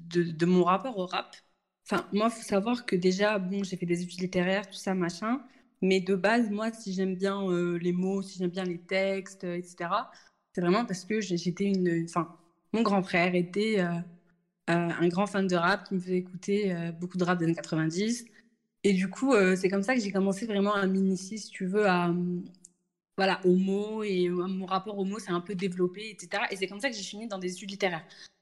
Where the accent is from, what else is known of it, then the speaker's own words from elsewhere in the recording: Kabylie, Algeria; Moi, je sais que chez moi, en Algérie, notamment en Kabylie, d'où je viens